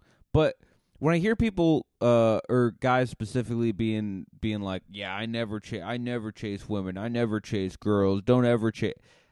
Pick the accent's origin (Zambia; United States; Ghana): United States; Massachusetts; I've grown up around many a Karen. I mean, I come from Cape Cod, Massachusetts.